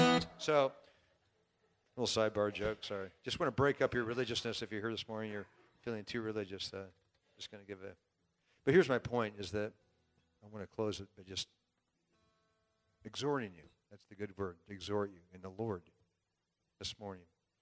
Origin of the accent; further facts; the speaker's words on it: Kansas City, Missouri, United States; Hey, I hate to say this, but I'm from Kansas City. I'm a big Royals fan.